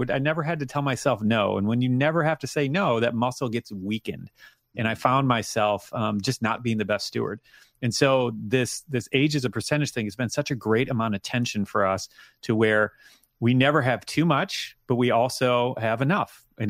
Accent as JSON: {"language": "English", "country": "United States", "said": "It's like, well, I'm an American. I want it faster."}